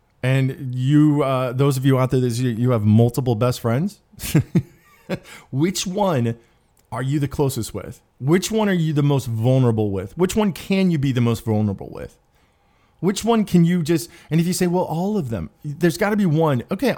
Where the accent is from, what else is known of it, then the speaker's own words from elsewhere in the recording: Topeka, Kansas, United States; moved away; So when I left my hometown in Topeka, Kansas, about what 10 years ago or something like that, 10 or 11 years ago, I was really, really, despising that town and a lot of the people that were in it.